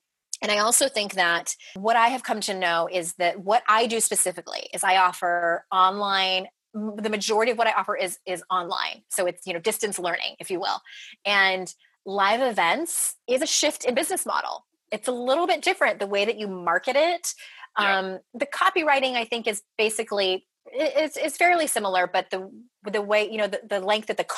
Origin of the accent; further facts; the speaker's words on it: San Diego, California, United States; moved away as an adult; Well, we are, you know, we're originally from San Diego. It's where I was born and raised, spent 36 years there. And we're now in North Carolina.